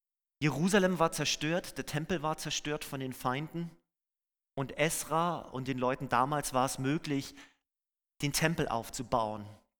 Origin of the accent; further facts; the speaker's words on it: Schleswig-Holstein, Germany; Da, wo ich herkomme, an der Ostküste, sieht es ein bisschen anders aus. Da haben wir sogar die holsteinische Schweiz.